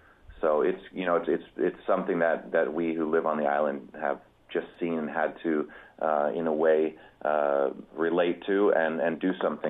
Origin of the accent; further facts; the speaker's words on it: Sacramento, California, United States; moved away as an adult; also born or lived in Mexico / Norway; now in Greece; I'm originally from Sacramento, ended up moving to Mexico, met a Norwegian, got married, moved to Norway, then we moved to Greece in 2001, and so I've been living between Greece and Norway the past now almost 16 years now.